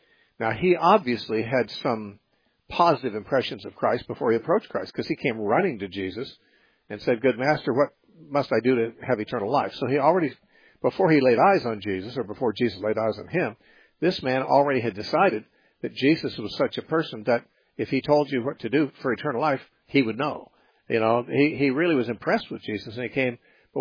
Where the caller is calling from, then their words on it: Vancouver, British Columbia, Canada; from Vancouver, B.C.